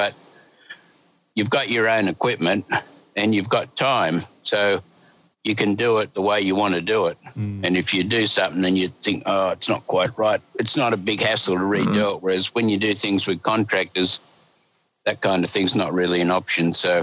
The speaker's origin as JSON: {"language": "English", "town": "Sydney", "region": "New South Wales", "country": "Australia", "tie": "born there", "said": "I was born in Sydney"}